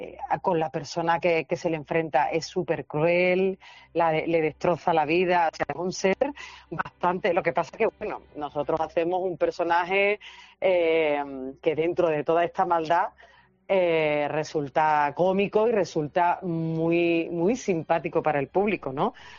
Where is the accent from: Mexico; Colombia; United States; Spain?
Spain; Cádiz, Andalusia; Venimos de donde venimos desde Cádiz y en general desde